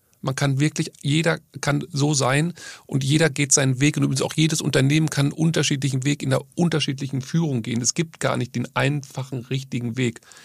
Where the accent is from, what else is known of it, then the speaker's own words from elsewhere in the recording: North Rhine-Westphalia, Germany; wenn ich sage, ich komme aus dem Ruhrgebiet, denken alle, es wäre Köln.